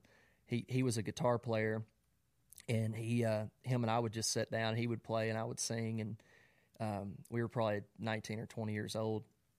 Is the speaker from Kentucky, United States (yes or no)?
yes; Kentucky, United States; Man, I grew up in Western Kentucky. And, just a small town there.